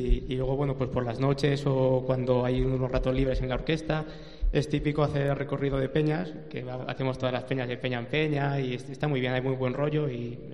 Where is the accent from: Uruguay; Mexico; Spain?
Spain; Madrigal; Yo tengo 21 años y soy de aquí de Madrigal siempre, el único que ahora estoy yendo fuera.